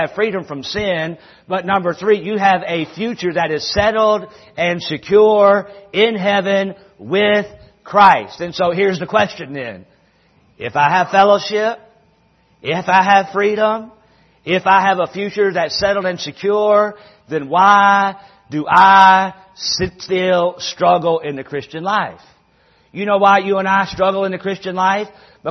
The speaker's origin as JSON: {"language": "English", "region": "North Carolina", "country": "United States", "tie": "born or raised there", "said": "I'm from North Carolina. I grew up using the word reckon."}